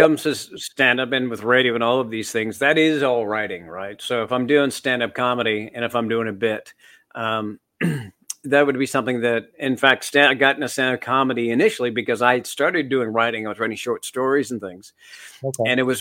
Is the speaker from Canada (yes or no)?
yes; Canada; I'm Canadian originally, and I'd been around the United States quite a bit.